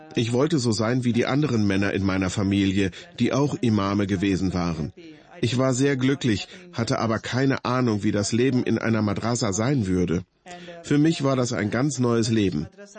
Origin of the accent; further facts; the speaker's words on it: Pakistan; moved away; ganze Familie ist sehr im Islam verwurzelt, auch meine Geschwister. Ich war auch Imam in meiner Jugend in Pakistan.